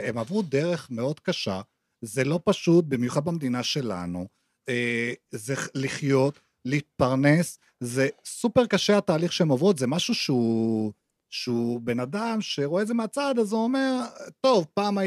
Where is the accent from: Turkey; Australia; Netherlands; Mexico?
Mexico; Hebrew is a second language; moved away as an adult; now in Israel